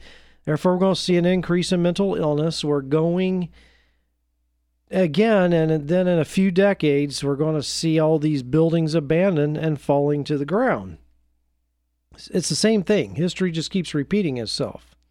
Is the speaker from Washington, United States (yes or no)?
no; Indiana, United States; now in Portland, United States; I know in my hometown in Indiana, throughout what's called the Rust Belt in the upper Midwest, you see all these abandoned factories